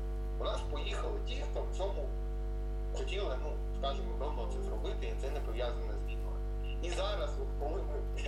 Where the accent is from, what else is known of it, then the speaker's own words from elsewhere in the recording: Mariupol, Donetsk Oblast, Ukraine; Ну, от я з Маріуполя.